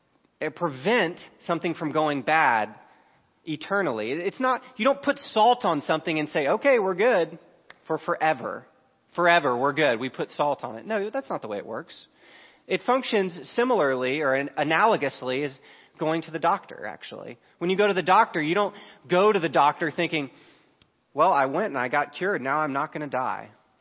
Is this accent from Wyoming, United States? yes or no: no; Dallas, Texas, United States; I grew up in Dallas, I know.